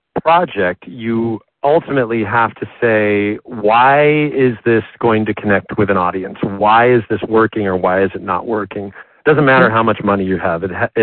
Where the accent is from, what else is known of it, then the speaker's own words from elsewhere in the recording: Arizona, United States; somebody who's from Arizona, of course, and who weaves in parts of my life growing up in the Southwest.